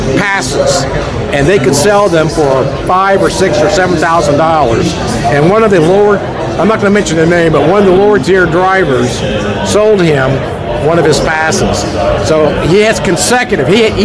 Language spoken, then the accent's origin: English; Easton, Pennsylvania, United States; from Easton, here for my 49th race.